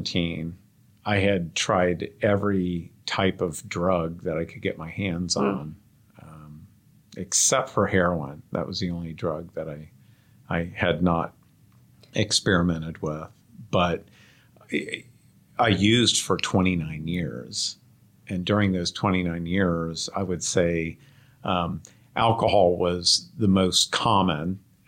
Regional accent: Columbus, Ohio, United States; I grew up in Columbus, Ohio, and my path to Cincinnati was I went to undergraduate at Miami University

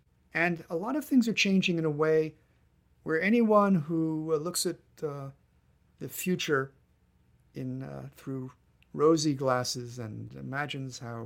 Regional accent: New York, United States; I grew up on Long Island, which basically is a moraine.

